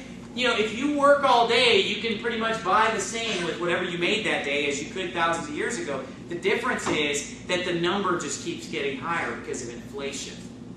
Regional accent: California, United States; This week, I was in California, because I grew up in California.

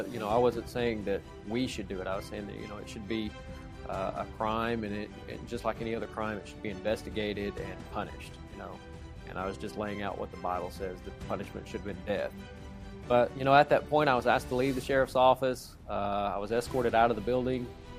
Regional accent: Knoxville, Tennessee, United States; I'm from Knoxville, Tennessee, and I'm the pastor of the All Scripture Baptist Church there in Knoxville.

